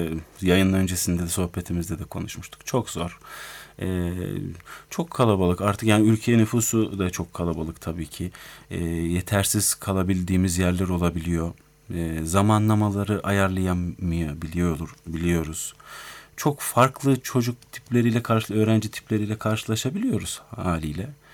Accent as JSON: {"language": "Turkish", "region": "Ankara", "country": "Turkey", "tie": "born or raised there", "said": "tekrar Ankara'ya doğup büyüdüğüm yere döndüm."}